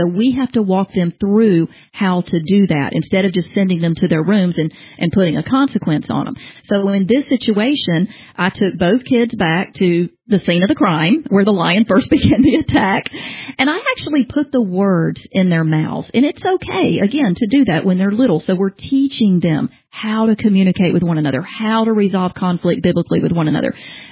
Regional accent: Southern US, United States; Now, obviously, I'm from the South, so my kids said ma'am and sir.

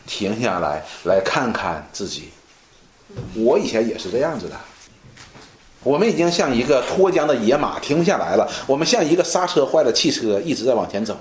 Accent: China; 我中国人有句话叫五十步笑百步

